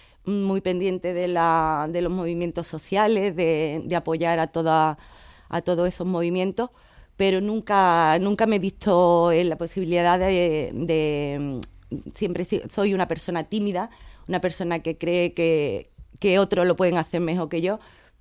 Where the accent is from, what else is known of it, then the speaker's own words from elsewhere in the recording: Vélez-Málaga, Andalusia, Spain; Yo soy de aquí, de Vélez, Málaga. Me he criado aquí en el barrio del Real Bajo. Ahora actualmente vivo entre Triana y Trapiche, en el campo. Pero me he criado aquí en el Real Bajo, donde es un barrio que tengo bastante recuerdo.